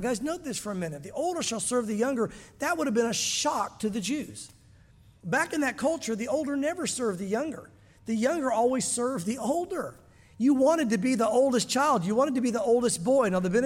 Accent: Southern United States, United States; As you guys know, growing up in the South, a lot of people believe they're Christians that are not. How do I know that? I was one of them.

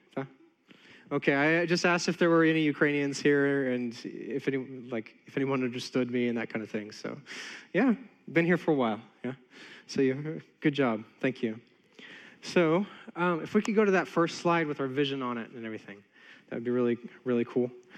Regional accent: San Antonio, Texas, United States; Howdy, y'all. I'm from San Antonio, so I'm allowed to say that.

